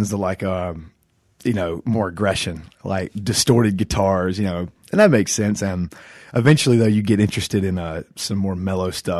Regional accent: Georgia, United States; I grew up in South Georgia

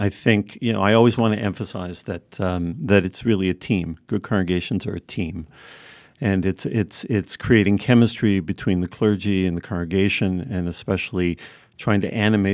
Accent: Ottawa, Ontario, Canada; now in United States; I grew up, I spent my summers in the Lake Country of Ontario. I'm from Ottawa, Ontario

